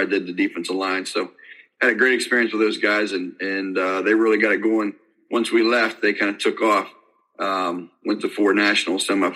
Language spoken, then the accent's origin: English; East Palestine, Ohio, United States; then I went to East Palestine, Ohio, and my hometown, and I coached there a year.